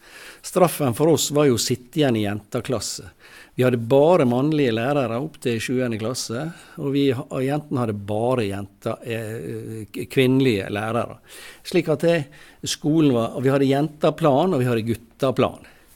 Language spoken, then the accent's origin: Norwegian; Ålesund, Møre og Romsdal, Norway; Ja, jeg vokste opp i Ålesund sentrum, midt i byen.